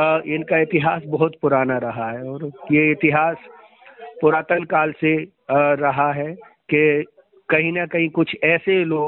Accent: Madhya Pradesh, India; और दतिया जिले का निवासी हूं

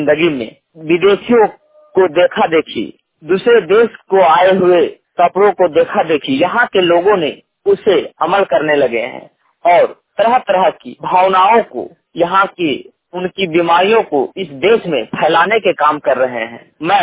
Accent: Hazaribagh, Jharkhand, India; ग्राम post बादम, थाना बड़का गाँव, जिला हजारीबाग, राज्य झारखंड का निवासी हूँ।

